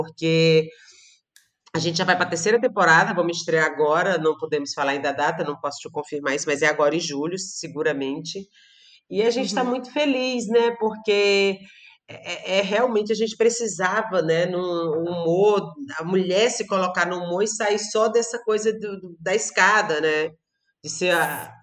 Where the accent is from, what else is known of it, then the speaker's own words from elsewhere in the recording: Piauí, Brazil; Eu sou do Piauí.